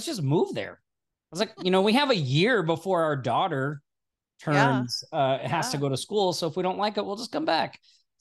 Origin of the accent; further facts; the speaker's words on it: Oklahoma, United States; moved away as an adult; now in Las Vegas, United States; Yeah, I'm in Las Vegas. So I am originally from Oklahoma. That's where I was born and raised. And I lived out in the country, but when I turned 18, that was the last place I wanted to be was Oklahoma.